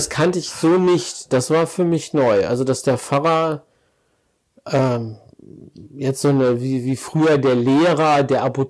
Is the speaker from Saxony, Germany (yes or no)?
no; Ennepetal, North Rhine-Westphalia, Germany; ich komme aus Oberbauer, auch hochurban, Ennepetal. Also es Ruhrgebiet sind ja Dörfer, die zusammengewachsen sind.